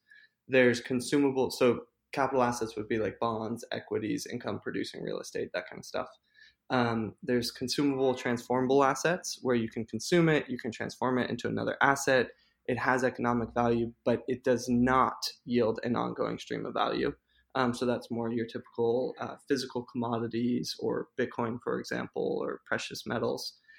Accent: Hawaii, United States; now in New York, United States; Some people know this, but I grew up on Hawaii, and so I did retreat to the islands for a little bit, and I'm back in New York at the moment.

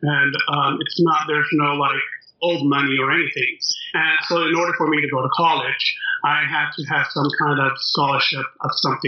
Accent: Tonga; Yes, I grew up in the Kingdom of Tonga, and life was really, shall we say, just free and easy.

